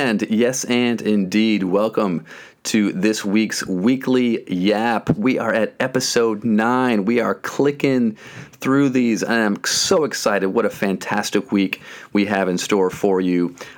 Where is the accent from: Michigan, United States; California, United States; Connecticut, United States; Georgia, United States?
Michigan, United States; Flint; We're both from Flint, Michigan.